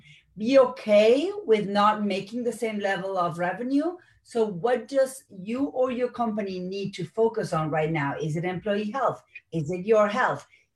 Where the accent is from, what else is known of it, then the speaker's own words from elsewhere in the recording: Argentina; I'm originally from Argentina, and in Latin America, the concept of virtual business is just a thought.